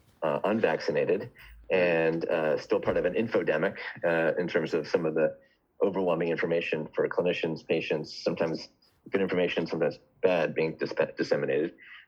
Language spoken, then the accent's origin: English; London, United Kingdom; born there; I'm the only one without a cool British accent, even though I was born in London.